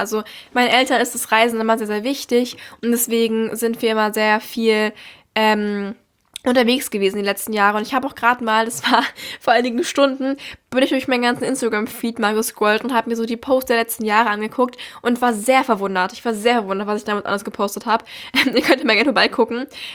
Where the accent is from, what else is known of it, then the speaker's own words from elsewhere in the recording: Berlin, Germany; weil ich komme aus Berlin